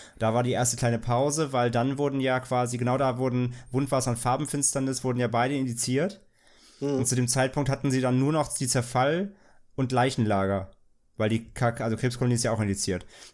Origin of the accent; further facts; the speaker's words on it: Central Germany, Germany; born there; ich komme ja aus Mitteldeutschland gebürtig